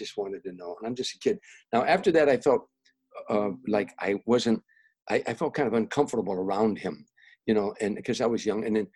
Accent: Harvey, Illinois, United States; He was from Blue Island. I was from Harvey, but we were from Harvey, but.

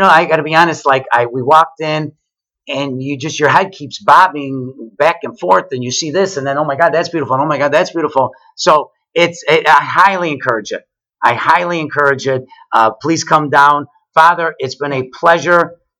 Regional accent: Chicago, Illinois, United States; I'm Chicagoan my whole life, Northsider, Catholic, obviously.

